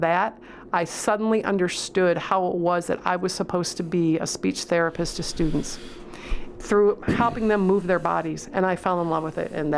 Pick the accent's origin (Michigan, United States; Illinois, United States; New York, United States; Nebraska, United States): Michigan, United States; Saginaw; I grew up in Saginaw, which is on the east side of the state.